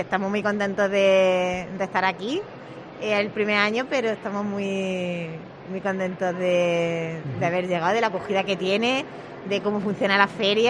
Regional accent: Martos, Andalusia, Spain; Tenemos la fábrica está en el condado, pero nosotros somos de Marto.

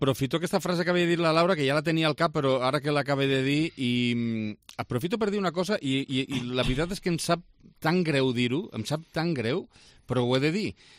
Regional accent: Lleida, Catalonia, Spain; Ho dic com a lleidatà, mare lleidatana, padrins de Lleida, vull dir...

